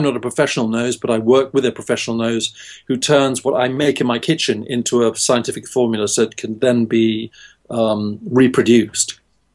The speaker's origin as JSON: {"language": "English", "country": "Eswatini", "tie": "born or raised there", "said": "I grew up with them in Swaziland, which is subtropical."}